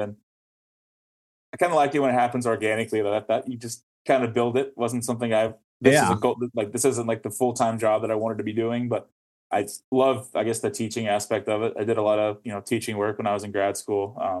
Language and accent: English; Tennessee, United States; now in Minneapolis, United States; Growing up in Tennessee, I did some guiding, you know, here or there when I was an undergrad.